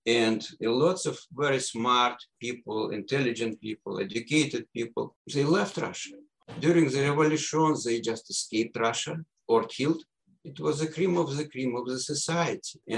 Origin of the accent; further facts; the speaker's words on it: Canada; also born or lived in Minsk, Belarus; okay, I'm Canadian Jew